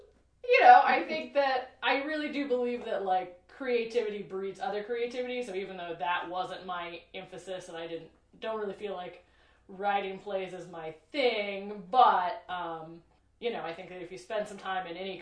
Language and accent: English; Mexico, Missouri, United States; I'm from Mexico, Missouri.